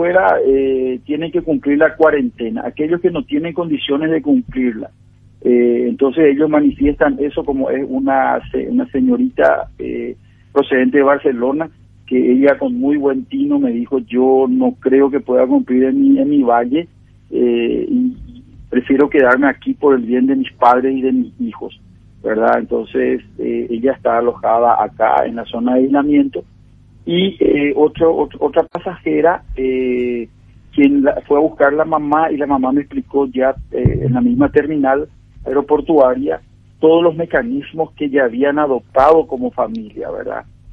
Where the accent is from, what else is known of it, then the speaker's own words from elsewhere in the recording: Asunción, Paraguay; estoy con todos los requisitos y además soy natural de Asunción